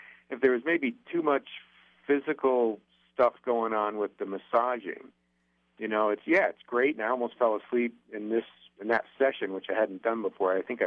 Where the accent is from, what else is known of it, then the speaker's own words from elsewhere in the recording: Northeast, United States; And I say draw, and I don't say drawer because I'm from Northeast, and I've been told that.